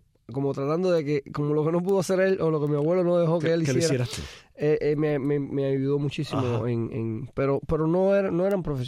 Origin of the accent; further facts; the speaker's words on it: Alamar, Havana, Cuba; yo me crié en Alamar